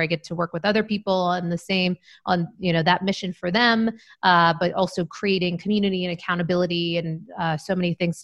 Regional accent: Maine, United States; also born or lived in Syracuse / Las Vegas / New York; And, but was originally from Maine and went to school in Syracuse. So kind of, newer to the West Coast and loving it

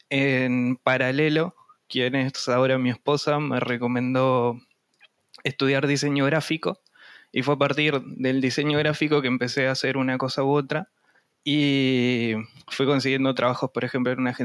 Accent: Salto, Uruguay; Vivo en Salto, nací, crecí y todo en Salto. Salto, Uruguay, queda muy al norte de Uruguay. Y respecto a Argentina, sería enfrente a Entre Ríos.

